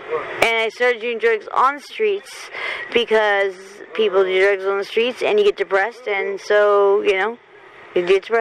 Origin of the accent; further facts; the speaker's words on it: Santa Barbara, California, United States; 10 years. I'm from Santa Barbara.